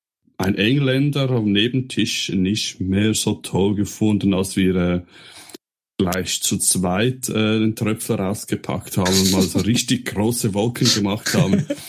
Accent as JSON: {"language": "German", "region": "Zurich", "country": "Switzerland", "said": "Ich bin ein Zürcher, ja."}